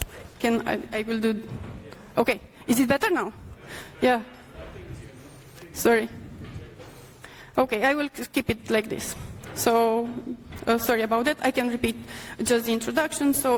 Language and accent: English; London, United Kingdom; I come from London, and I will talk today about query federation